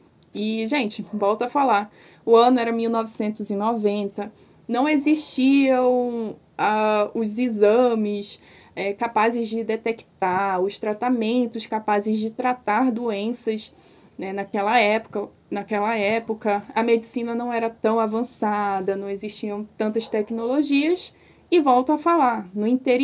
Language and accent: Portuguese; Colombia; sou colombiana, eu tenho o registro colombiano, porque eu nasci na Colômbia, né, gente? Nasci no lado colombiano ali, daquela região, e tenho o registro.